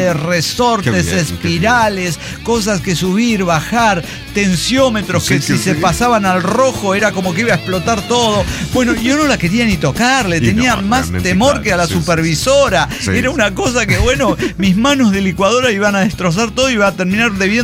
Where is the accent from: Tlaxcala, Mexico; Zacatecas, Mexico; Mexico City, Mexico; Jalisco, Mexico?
Mexico City, Mexico; No, todos somos chilangos acá, güey.